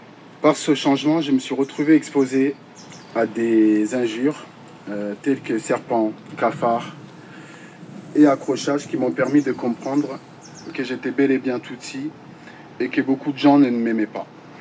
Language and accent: French; Kigali, Rwanda; born there; je suis né en 1981 à Nyarugenge, Kigali … d'un père originaire de Nyanza … d'une mère native de la capitale